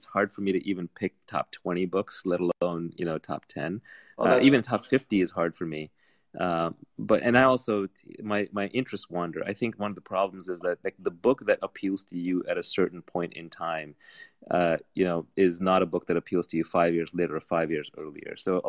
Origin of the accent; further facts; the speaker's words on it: New York City, New York, United States; I grew up in Jamaica, Queens, which is a really rough neighborhood.